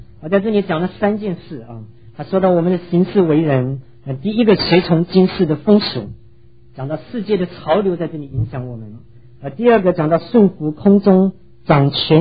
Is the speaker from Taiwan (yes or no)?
yes; Taiwan; 像我们连我们小的时候在台湾啊